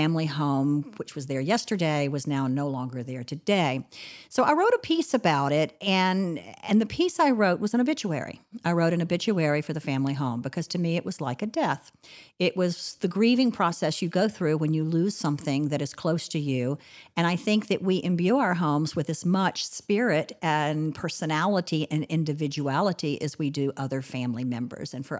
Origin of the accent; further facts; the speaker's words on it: DeRidder, Louisiana, United States; No, what happened was I grew up in DeRidder, Louisiana, and my grandmother's house was a big old red brick house on Pine Street